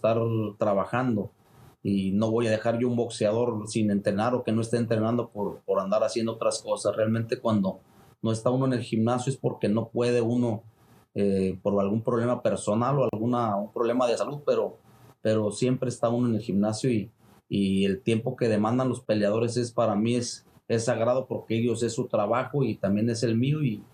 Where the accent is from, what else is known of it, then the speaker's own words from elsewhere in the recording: Mexico; hay que estar investigando los mejores boxeadores que hemos tenido por uno como mexicano